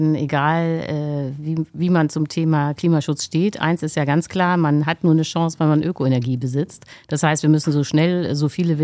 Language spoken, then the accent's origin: German; Hamburg, Germany; ich komme ja aus Hamburg, wie Sie schon erwähnt haben. Ich bin protestantisch.